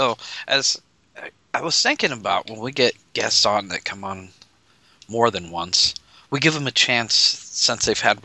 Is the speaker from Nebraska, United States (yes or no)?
yes; Nebraska, United States; from Nebraska.